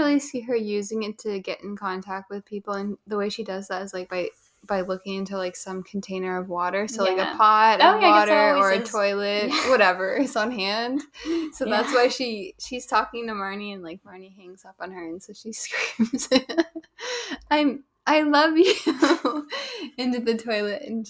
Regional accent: United States; that is kind of something I've learned to appreciate about growing up in the North America and the United States

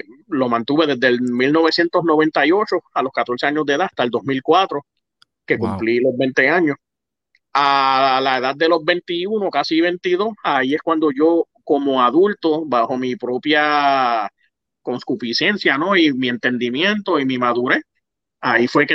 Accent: Carolina, Puerto Rico; also born or lived in United States; Soy nacido en Carolina, entre Santurce y Carolina. Me crié, entonces desde chamaquito nos mudamos a Estados Unidos. Después yo regreso a Puerto Rico. Estuve un tiempo en Puerto Rico, ¿verdad?, hasta en mi adolescencia.

